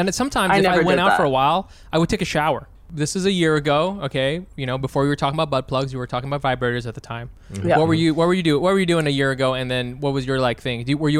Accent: United States; No. I'm from America.

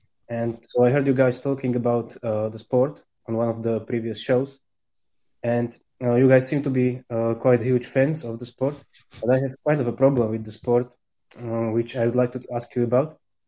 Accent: Slovakia; I'm from Slovakia

